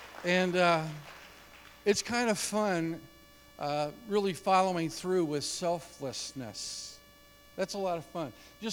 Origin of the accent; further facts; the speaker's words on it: Missouri, United States; And now I'm back in Missouri, okay, Springfield. So, okay, all right. But I was raised in Missouri, too.